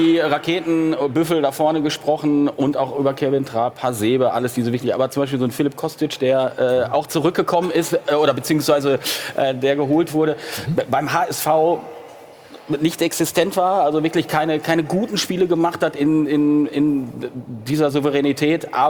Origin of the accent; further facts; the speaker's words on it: North Rhine-Westphalia, Germany; Ich komme aus dem Lipperland.